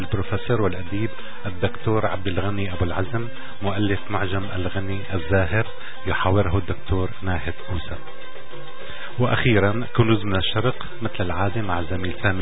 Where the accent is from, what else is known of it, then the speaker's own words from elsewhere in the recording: Syria; نحن ابناء سوريا، سوريا الارض